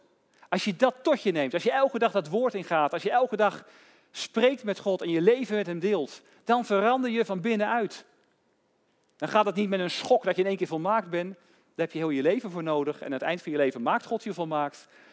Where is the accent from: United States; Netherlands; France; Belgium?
France; Dutch is a second language; Bij mij kun je bijvoorbeeld hartstikke goed zien dat ik uit Frankrijk kom, toch? En horen aan mijn Franse taal en tongval.